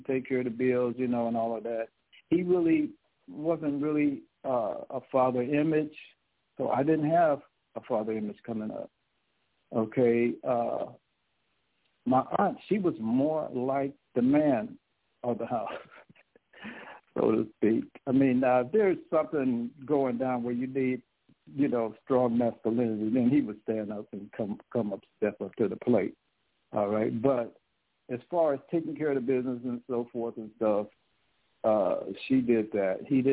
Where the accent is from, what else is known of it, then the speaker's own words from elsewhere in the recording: Brooklyn, New York, United States; born there; also born or lived in Bronx / Queens; where we were, we lived in the Bronx. So I was born in Brooklyn. I lived for a very short while in Queens.